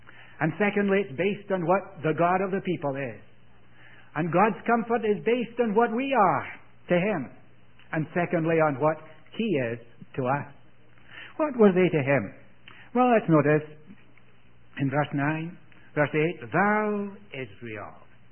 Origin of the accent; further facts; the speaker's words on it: Scotland, United Kingdom; also born or lived in India; I was taken from India. That's where I was born. Some of you here were taken from Scotland. That's where I grew up.